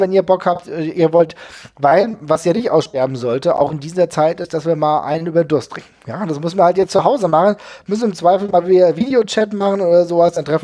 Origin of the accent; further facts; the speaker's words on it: Frankfurt, Hesse, Germany; also ich komme aus Frankfurt, ich wohne in Frankfurt